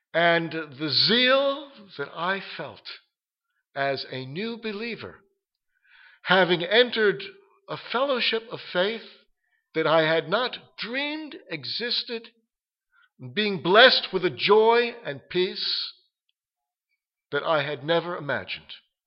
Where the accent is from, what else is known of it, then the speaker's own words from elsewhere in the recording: New York City, New York, United States; And growing up in New York City, as I did, going to Hebrew school, preparing for my bar mitzvah